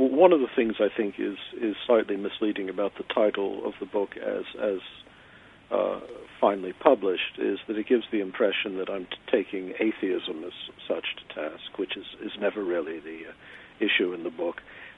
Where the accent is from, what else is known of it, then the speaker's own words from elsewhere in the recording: Maryland, United States; I'm from Maryland, so like many Marylanders, I was raised with, I was force-fed H.L. Mencken in school through much of my youth